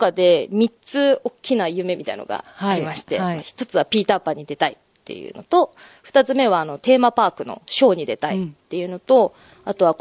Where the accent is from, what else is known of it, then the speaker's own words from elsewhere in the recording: Yokohama, Kanagawa, Japan; 横浜生まれ、横浜育ち